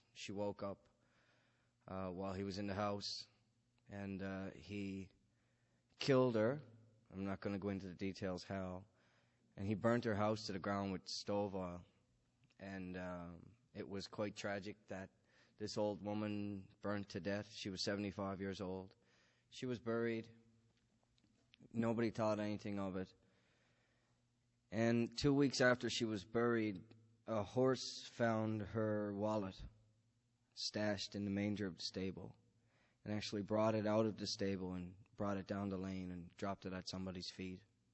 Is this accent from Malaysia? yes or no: no; Calvert, Newfoundland and Labrador, Canada; in my hometown, which is a place called Calvert, it's about an hour's drive southeast, I guess, of St. John's